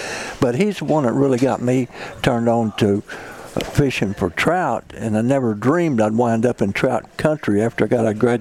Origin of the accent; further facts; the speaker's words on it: Missouri, United States; I grew up in Mississippi County, Missouri, way down in the Boot Hill. And I was always fishing muddy waters, you know.